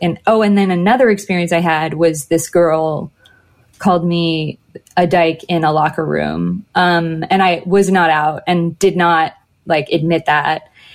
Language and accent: English; Galway, Connacht, Ireland; now in Los Angeles, United States; I moved from Galway, Ireland to like LA. And then, or no, maybe I had transferred from LA. I was back and forth between Ireland and LA a lot at that point.